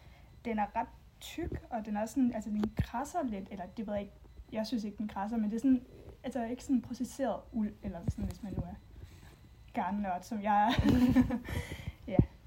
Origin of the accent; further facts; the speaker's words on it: Ribe, Region of Southern Denmark, Denmark; now in Copenhagen, Denmark; og jeg er 24 år gammel. Jeg kommer fra Ribe og bor nu i København og studerer.